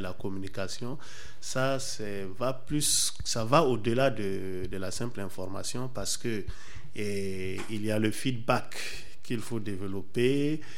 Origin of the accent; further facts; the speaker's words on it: Burkina Faso; chez nous, au Burkina Faso, quand on finit ses études, on vous soumet à un stage.